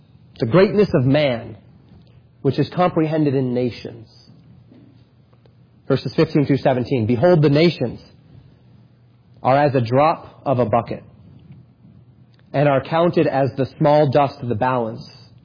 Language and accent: English; Colorado, United States; This is particularly, I grew up in Colorado. This is particularly true out there because you go from flat plains to huge mountains.